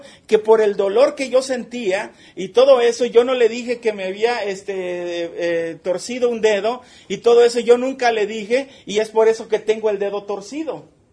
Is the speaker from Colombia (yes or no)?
no; Mexico City, Mexico; Yo soy de la Ciudad de México. Pero ahora soy de Cristo.